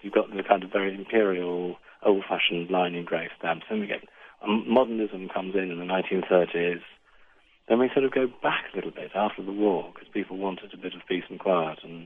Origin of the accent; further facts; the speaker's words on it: United Kingdom; Absolutely. I mean, I'm British.